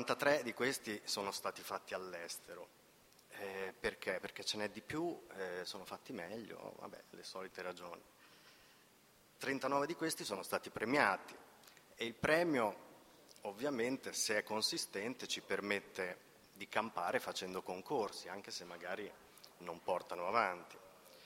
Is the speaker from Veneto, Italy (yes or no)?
no; Modena, Emilia-Romagna, Italy; accent: Modenese dialect; Io sono modenese, tra l'altro, posso farvela in dialetto modenese se volete, ma non so se capite tutto, perciò vado avanti in italiano.